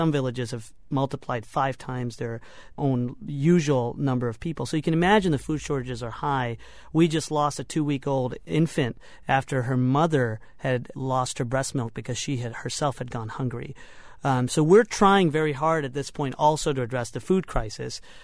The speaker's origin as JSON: {"language": "English", "country": "Liberia", "tie": "born or raised there", "moved": "yes", "said": "I was born and raised in Liberia, and my family and I fled in 1990 when Charles Taylor and his rebels entered Liberia."}